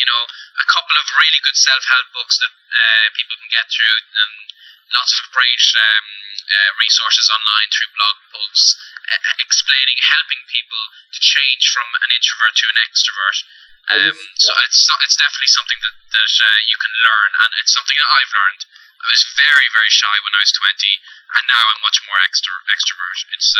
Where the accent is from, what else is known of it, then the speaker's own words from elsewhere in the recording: Ireland; until I happen to mention that I'm from Ireland